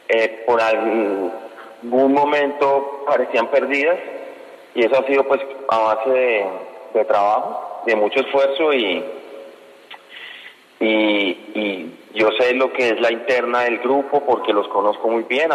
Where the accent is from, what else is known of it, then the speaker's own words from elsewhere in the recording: Colombia; yo como hincha, como colombiano, yo me atribuyo el que soy colombiano y el soy hincha, ¿no?